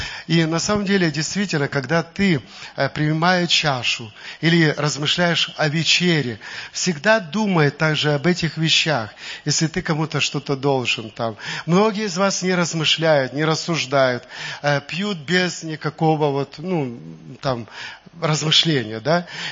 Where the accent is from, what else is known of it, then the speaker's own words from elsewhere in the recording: Jerusalem, Jerusalem District, Israel; Ну, конечно, я из Иерусалима, поэтому мне хотелось бы чуть-чуть с вами поговорить об этом чудесном городе.